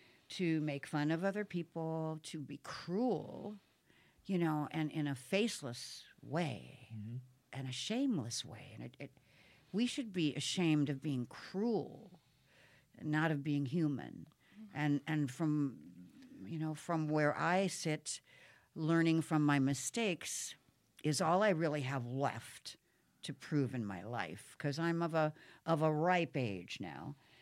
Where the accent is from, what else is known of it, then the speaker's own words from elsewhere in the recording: Austin, Minnesota, United States; I mean, I grew up in Austin, Minnesota, where there was nothing but a meatpacking plant, the Hormel meatpacking plant.